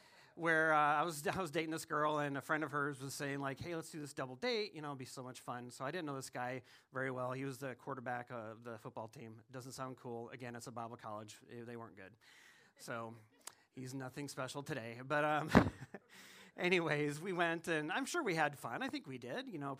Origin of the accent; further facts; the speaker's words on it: South Dakota, United States; I grew up in South Dakota, so y'all don't know snow and freezing.